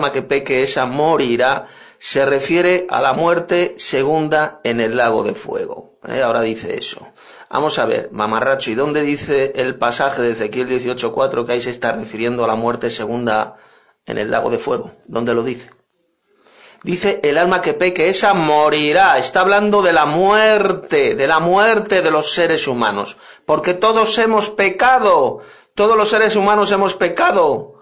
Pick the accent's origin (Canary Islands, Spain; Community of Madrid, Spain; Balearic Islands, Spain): Community of Madrid, Spain; Madrid; de Madrid, España.